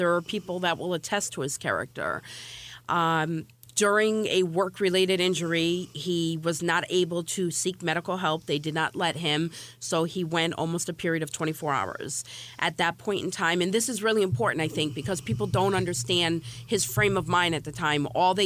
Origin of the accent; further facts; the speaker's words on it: Hartford, Connecticut, United States; I am born and raised Hartford, Connecticut. I am as American as you get. I am French and Irish.